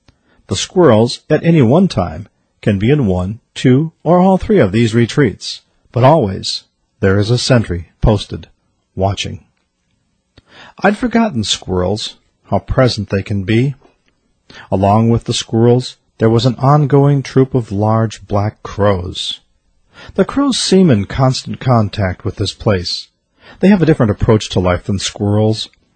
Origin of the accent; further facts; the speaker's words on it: Midwest, United States; I grew up in the Midwest, where squirrels were residents.